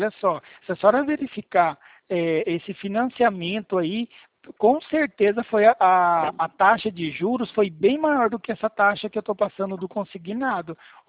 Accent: Mato Grosso do Sul, Brazil; Eu sou de Mato Grosso do Sul, tá?

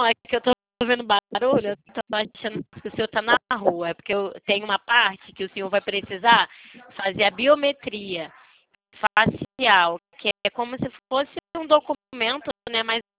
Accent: Rio de Janeiro, Brazil; Eu sou carioca, mas o central de atendimento é em São Paulo.

